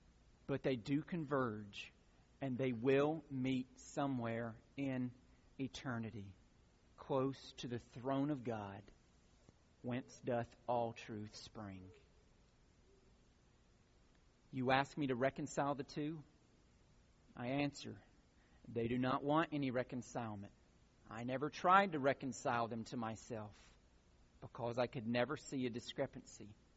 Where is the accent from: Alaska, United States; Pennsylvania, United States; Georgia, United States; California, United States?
Georgia, United States; Pine Log; I am from Pine Log, Georgia. Okay, you get the Pine Log. I mean, it is a little bitty dot.